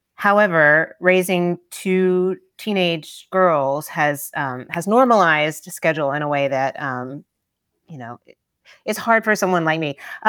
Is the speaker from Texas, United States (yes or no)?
no; Tennessee, United States; when I was growing up in Tennessee, if you went to somebody's house for a social occasion, they would serve Rotel dip